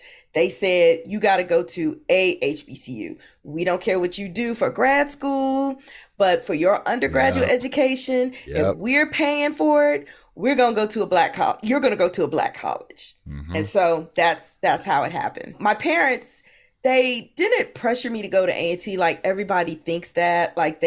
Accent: Hampton, Virginia, United States; And I grew up in Hampton, Virginia.

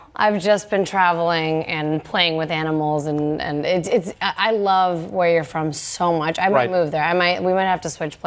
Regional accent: Canada; Yeah, I mean, it's I'm Canadian

